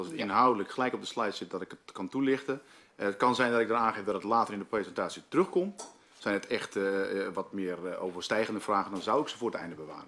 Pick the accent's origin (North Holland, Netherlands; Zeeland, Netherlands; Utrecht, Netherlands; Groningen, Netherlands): Groningen, Netherlands; Ik kom uit Groningen, wij zitten ook in Groningen. Dus als ik de E inslik, dat is altijd mijn standaard grapje. Dan weet u waardoor dat komt. En ik kom niet uit Twente, dat wordt ook wel eens gedacht. Maar het is echt uit het hoge noorden.